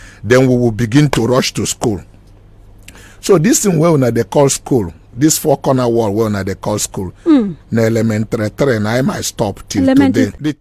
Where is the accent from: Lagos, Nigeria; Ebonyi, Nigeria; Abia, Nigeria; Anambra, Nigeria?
Anambra, Nigeria; Nnewi; So I went to the bush and I was praying and tell Mary to come for Newi, my hometown.